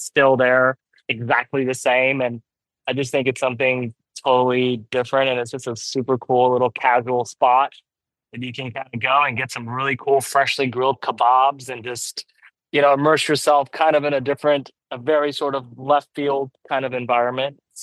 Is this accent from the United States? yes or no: yes; United States; born there; I'm Persian myself. I was born in the States.